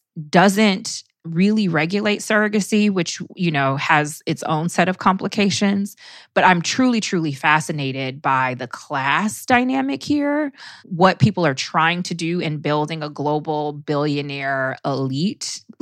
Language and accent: English; California, United States; I grew up in California, right?